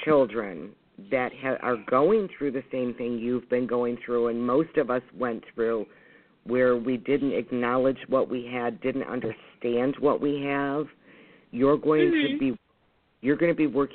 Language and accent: English; Trenton, Michigan, United States; Okay. I'm from Trenton, so I was just curious.